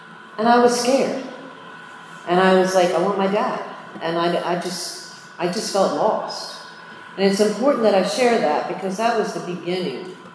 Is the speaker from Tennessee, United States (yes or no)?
no; New Jersey, United States; also born or lived in Tampa, Florida; Well, I was born here in Tampa. And when I was about 6 years old, my parents divorced, and my mother whisked us out of school. Next thing you know, we're in New Jersey.